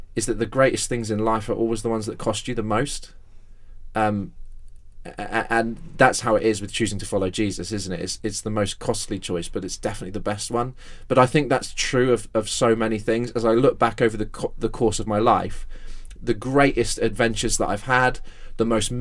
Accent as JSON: {"language": "English", "town": "Exeter", "region": "South West England", "country": "United Kingdom", "tie": "born or raised there", "said": "the local church I was brought up in my hometown of Exeter"}